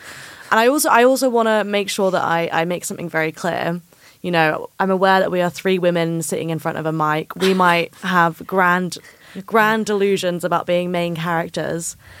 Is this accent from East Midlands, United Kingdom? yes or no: yes; Matlock, East Midlands, United Kingdom; And I was in Matlock, my hometown, and I went and sat on a bench.